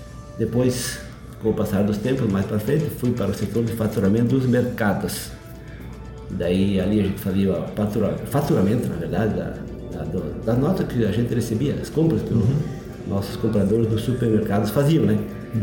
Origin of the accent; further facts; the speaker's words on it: Maravilha, Santa Catarina, Brazil; moved away as an adult; now in Cunhaporã, Brazil; Eu vim natural de Maravilha e sou casado hoje e tenho dois filhos